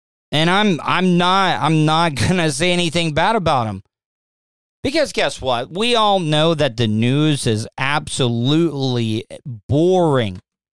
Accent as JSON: {"language": "English", "region": "the South", "country": "United States", "tie": "born or raised there", "said": "You know, growing up in the South, I've been to a lot of butchering of a cow from start to finish"}